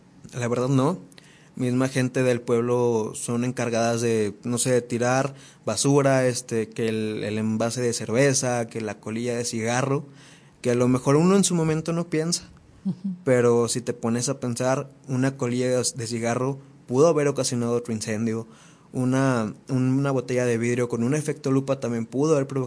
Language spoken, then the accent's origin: Spanish; Puentecilla, Durango, Mexico; todos los estuvimos llevando específicamente para mi pueblo, que se llama Puentecilla San Dimas Durango.